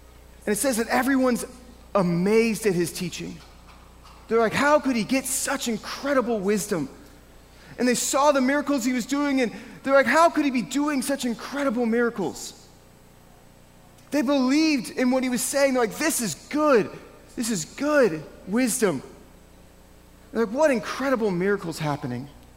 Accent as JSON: {"language": "English", "town": "St. Louis", "region": "Missouri", "country": "United States", "tie": "born or raised there", "also_born_or_lived": "Cincinnati, United States / Atlanta, United States", "said": "I was born in Cincinnati, Ohio, and I lived there for a whole 6 months, and then I moved to Atlanta. And I lived on Delk Road for a whole 18 months. Then I moved to St. Louis with my family, because I'm still 2 years old. And we lived there for 12 years"}